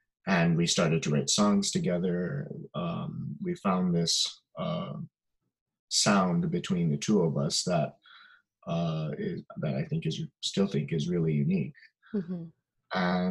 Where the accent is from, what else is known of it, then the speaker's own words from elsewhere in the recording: Hawaii, United States; So, as we talked about, I grew up here in Hawaii, really, really immersed in Hawaiian music.